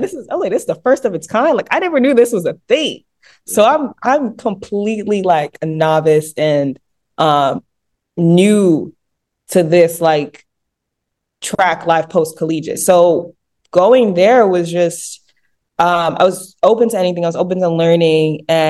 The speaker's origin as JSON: {"language": "English", "country": "Sierra Leone", "said": "I believe I competed for Sierra Leone the first time in 2013"}